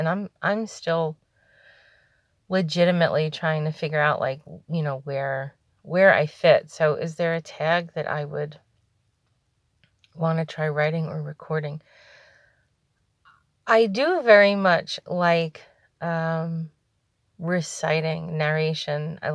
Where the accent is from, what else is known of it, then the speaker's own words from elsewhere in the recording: New York City, New York, United States; Yeah, it's aunt. I'm a New Yorker, so it's, you know, that's how it comes out.